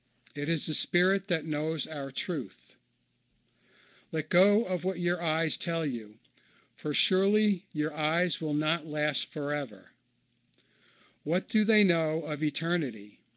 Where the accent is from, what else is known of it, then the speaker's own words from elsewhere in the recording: New York, United States; and I'm from New York, and et cetera, et cetera.